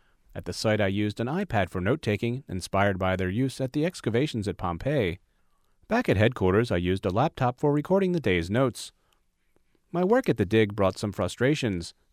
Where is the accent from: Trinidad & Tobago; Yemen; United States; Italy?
United States; Grand Prairie, Texas; I grew up in Grand Prairie, Texas, not far from Arlington and Dallas.